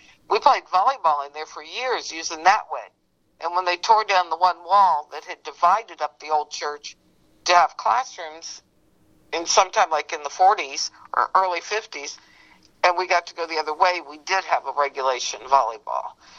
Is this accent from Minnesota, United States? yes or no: no; Indianapolis, Indiana, United States; born there; I was born right here in Indianapolis in 1953.